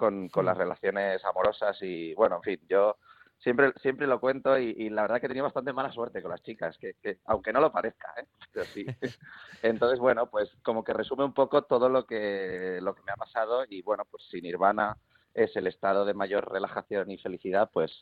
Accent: Catalonia, Spain; now in Madrid, Spain; yo para empezar soy más del norte que de Madrid, porque yo soy catalán, aunque no lo parezca.

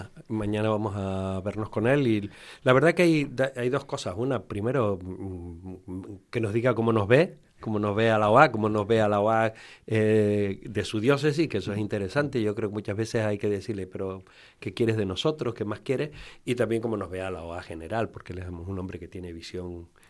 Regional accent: Canary Islands, Spain; Pues soy canario y yo siempre digo soy vasco del sur porque estamos en el otro extremo de esta tierra, ¿no?

